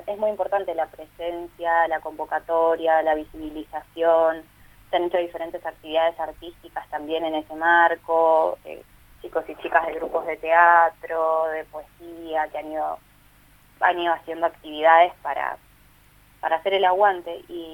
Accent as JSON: {"language": "Spanish", "region": "Buenos Aires", "country": "Argentina", "moved": "yes", "said": "yo soy de Buenos Aires y vivo acá hace bastantes años"}